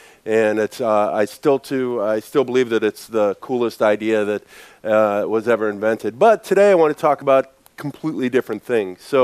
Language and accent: English; United States; I'm an American, and we just speak one language really poorly